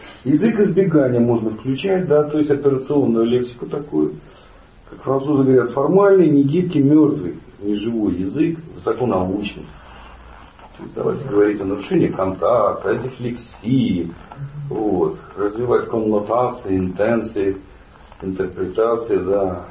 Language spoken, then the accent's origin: Russian; Saint Petersburg, Russia; Я питерский.